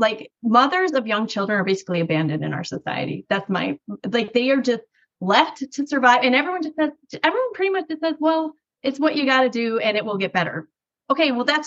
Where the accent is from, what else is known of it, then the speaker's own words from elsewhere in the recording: Rochester, New York, United States; Another guy is like, oh, we're from New York. Where from New York are you? And I'm like, oh, Rochester.